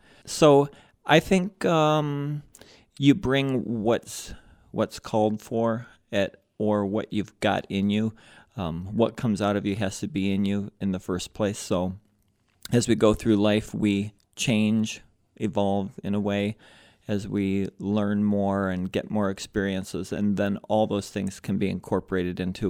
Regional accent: Liberia; also born or lived in Detroit, United States; was born in Detroit, so, I mean, you're never far from the Great Lakes in Michigan. I grew up in Liberia, right on the ocean, and then ended up here.

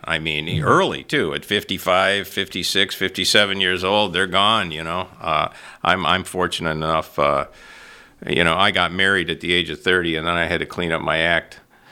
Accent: Detroit, Michigan, United States; I thought I was out in the middle of nowhere, because I was from Detroit, you know.

